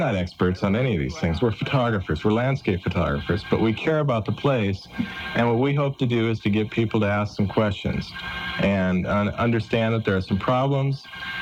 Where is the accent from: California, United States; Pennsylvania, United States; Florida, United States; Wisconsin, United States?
California, United States; Merced; every morning I could get up and see the Sierra Nevada, see Yosemite from where I grew up in Merced